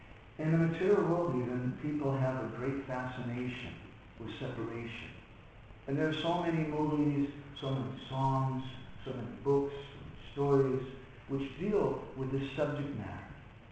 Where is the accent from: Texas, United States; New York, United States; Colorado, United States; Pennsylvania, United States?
Colorado, United States; I was a young boy growing up in Colorado, and we went into an old abandoned house.